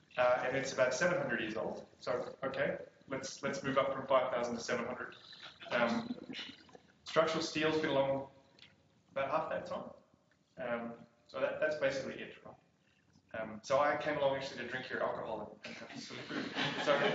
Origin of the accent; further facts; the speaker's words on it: Australia; also born or lived in South Africa / United Kingdom; now in Sydney, Australia; I live in Sydney. And I am Australian a long time ago. And I've lived in South Africa and the UK and a whole bunch of other places in my career.